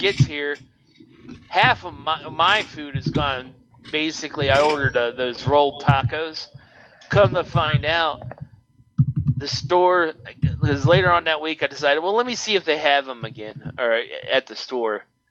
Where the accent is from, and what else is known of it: Pittsburgh, Pennsylvania, United States; born or raised there